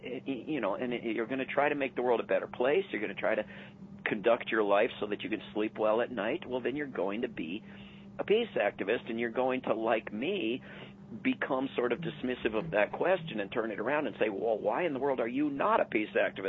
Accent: Washington, District of Columbia, United States; I grew up in the Washington, D.C. area

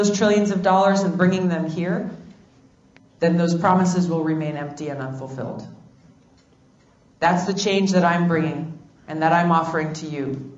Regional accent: Hawaii, United States; The Army Corps of Engineers in my home state of Hawaii alone put an estimate at the infrastructure needs in our little state at over $1 billion.

